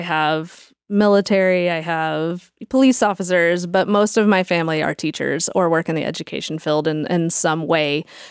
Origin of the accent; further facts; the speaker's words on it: Georgia, United States; I am. I grew up in Georgia. I graduated from Harrison High School in Cobb County. And then I went to Georgia State University.